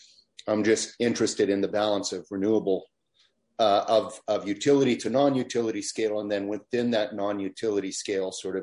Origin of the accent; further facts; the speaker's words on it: Saskatchewan, Canada; And I'm from Saskatchewan here